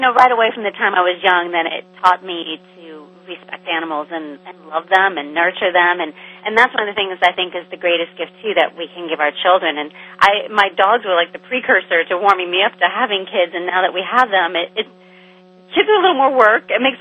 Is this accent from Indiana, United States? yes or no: yes; Indiana, United States; I not only had dogs, but, oh, my gosh, I grew up on a farm in Indiana.